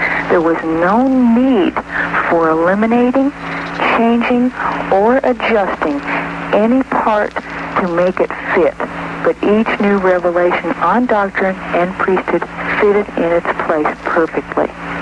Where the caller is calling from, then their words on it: El Cajon, California, United States; I'm calling from El Cajon.